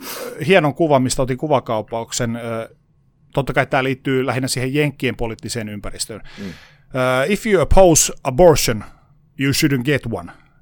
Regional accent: Helsinki, Uusimaa, Finland; rakastan Helsinkiä, tämä on mun kotikaupunki

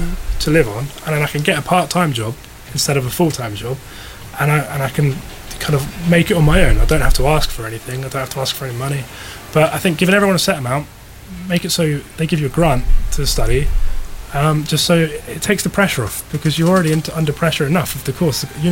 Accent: South East England, United Kingdom; we're here for one day, we're from the Isle of Wight, let's find a property

